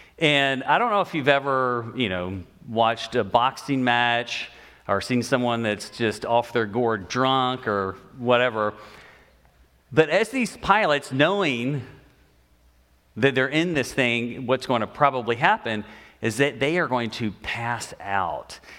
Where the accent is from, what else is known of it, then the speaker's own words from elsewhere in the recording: Memphis, Tennessee, United States; now in California, United States; I grew up initially in Memphis, spent a lot of my adult life overseas as a missionary.